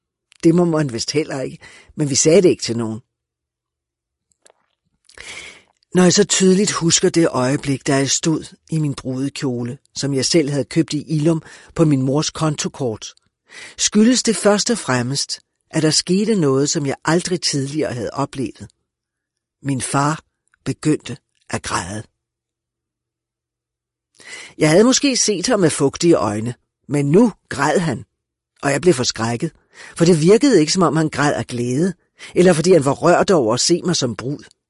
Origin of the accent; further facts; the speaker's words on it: Ringsted, Zealand, Denmark; moved away as an adult; Jeg forlod Ringsted og mit barndomshjem, da jeg var 18 år.